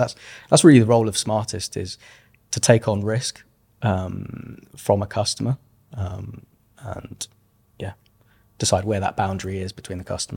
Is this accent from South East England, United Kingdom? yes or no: no; Birmingham, West Midlands, United Kingdom; now in London, United Kingdom; I'm based in London. I'm originally from Birmingham